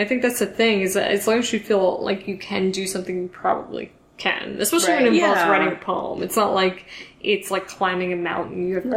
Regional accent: New York, United States; I wrote a poem, kind of basically starting from like being a New Yorker at 9/11 and then kind of going up to the present time in the election.

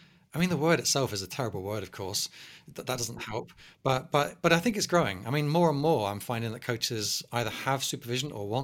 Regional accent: South West England, United Kingdom; accent: Cornish; moved away as an adult; now in London, United Kingdom; I know I speak kind of poshish nowadays, but, you know, I grew up in Cornwall and had a very, very strong Cornish accent, and I deliberately lost it to come to London to study. But my dad was a scaffolder. My mum was a housewife. I was a working class kid

